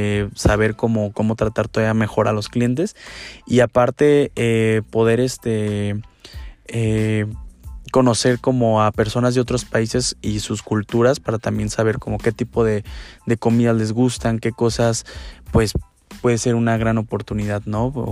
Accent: Morelia, Michoacán, Mexico; soy mexicano, soy de aquí de Morelia, de México.

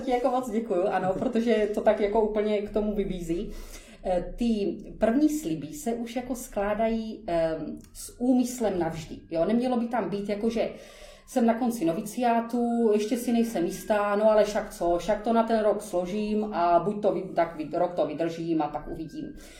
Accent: Prostějov, Olomouc Region, Czechia; Vyrůstala jsem ve věřícím prostředí a i v salesiánském prostředí jsem vyrůstala, protože pocházím od Prostějova a v Prostějově byli saleziáni.

